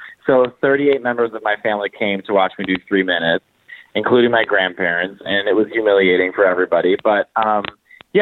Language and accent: English; Chicago, Illinois, United States; now in Italy; So I'm from Chicago, Illinois. I am, you know, of Italian descent